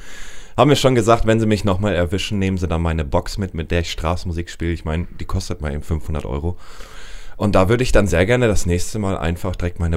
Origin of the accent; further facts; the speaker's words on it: Mülheim an der Ruhr, North Rhine-Westphalia, Germany; born there; also born or lived in Dortmund; now in Berlin, Germany; Geboren bin ich in Mülheim an der Ruhr, bin 32 Jahre alt, habe dann 17 Jahre in Dortmund gelebt und seit 6 Monaten im wundervollen Berlin.